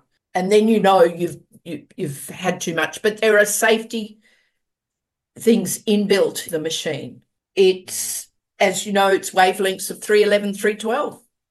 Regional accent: Australia; We know, I'm Australian.

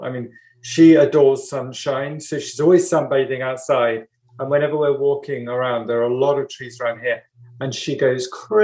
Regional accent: South East England, United Kingdom; born there; I was born in Sussex, but my family goes back.

